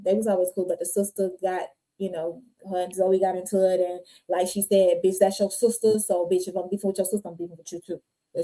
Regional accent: Florida, United States; But I'm saying that because I'm from Florida and I used to go to Miami to get my hair done.

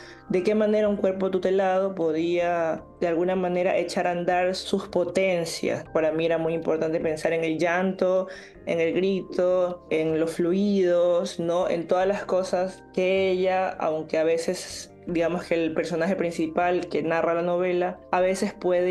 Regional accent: Esmeraldas, Ecuador; tengo 31 años, soy ecuatoriana de Esmeraldas

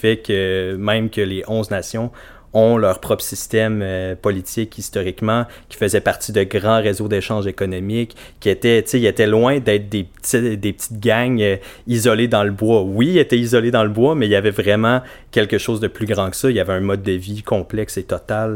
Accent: Mashteuiatsh, Quebec, Canada; nous, à Machteuillatz, on a comme la petite distinction dans notre langue, là, le Neulwehun.

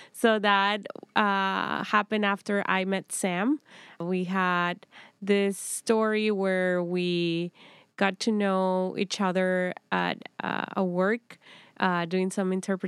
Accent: Costa Rica; Yeah, I grew up in Costa Rica. I was born there, and my family is also from Costa Rica.

